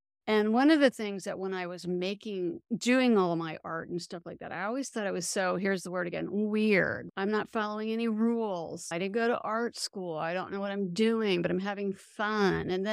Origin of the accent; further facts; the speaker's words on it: West Coast, United States; And I didn't know anyone. I'm from the West Coast, so I didn't know anyone except for my mother-in-law.